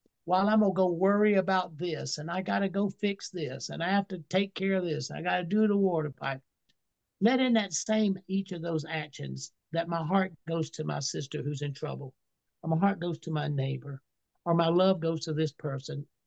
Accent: South Carolina, United States; You know, I'm from South Carolina. Hell, everybody goes to hell where I come from.

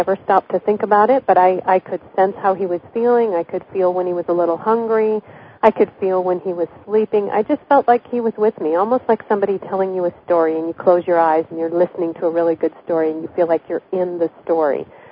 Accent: Michigan, United States; I grew up in Michigan when I was a child, and a lot of snow coming down

